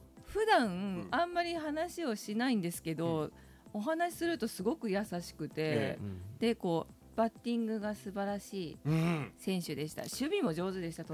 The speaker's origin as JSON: {"language": "Japanese", "town": "Matsuyama", "region": "Ehime", "country": "Japan", "tie": "born or raised there", "said": "もう生まれも育ちも松山で"}